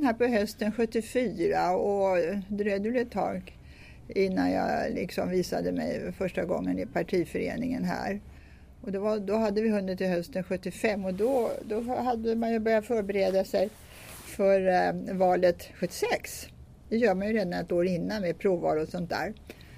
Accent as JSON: {"language": "Swedish", "town": "Stockholm", "region": "Stockholm County", "country": "Sweden", "tie": "born or raised there", "said": "Ja, jag är uppvuxen i stan på Lilla Essingen. Där jag bodde tills jag var 19 år."}